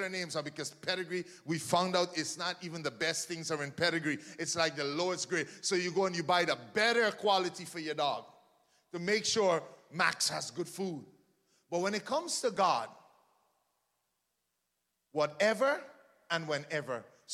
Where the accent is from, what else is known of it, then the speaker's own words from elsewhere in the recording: Guyana; Growing up in Guyana, we ate all the food.